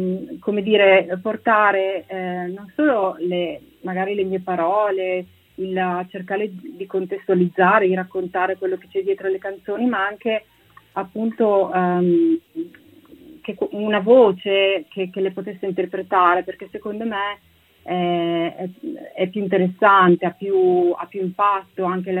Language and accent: Italian; Piacenza, Emilia-Romagna, Italy; io sono di Piacenza